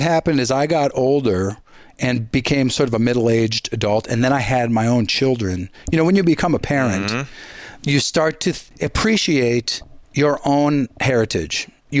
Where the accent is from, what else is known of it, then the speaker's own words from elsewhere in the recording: Ishpeming, Michigan, United States; they would come to my hometown of Ishpeming, and there would already be a church there with a pastor and services in Finnish